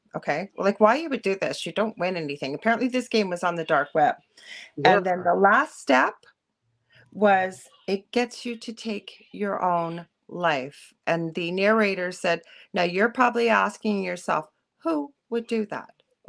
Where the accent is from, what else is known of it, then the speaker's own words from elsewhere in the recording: Canada; But guess what? I'm Canadian and Dave is American.